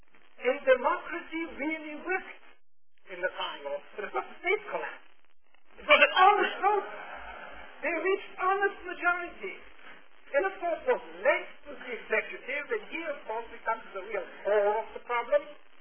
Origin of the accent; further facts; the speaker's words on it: Tyrol, Austria; where I come from the Austrian Tyrol, we had four estates